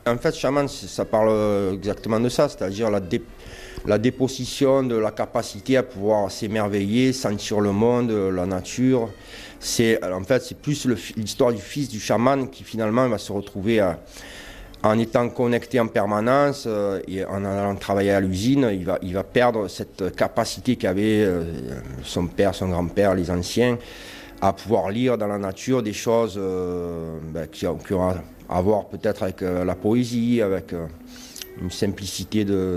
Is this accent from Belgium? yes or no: no; Port-de-Bouc, Provence-Alpes-Côte d'Azur, France; moi je suis de Port-de-Bouc, c'est à l'extrémité de la Crau, au bord de mer.